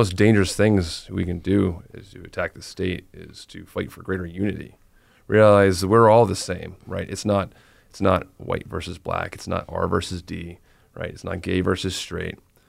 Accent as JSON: {"language": "English", "region": "New Jersey", "country": "United States", "tie": "born or raised there", "said": "I mean, I grew up in New Jersey, which is like, whew."}